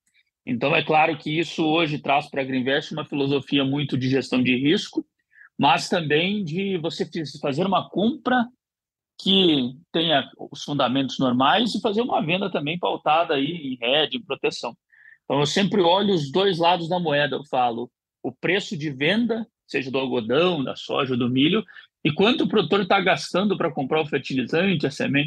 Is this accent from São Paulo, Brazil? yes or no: no; Curitiba, Paraná, Brazil; also born or lived in France; Eu estou em Curitiba, como você comentou, né? Sou daqui mesmo, sou natural de Curitiba.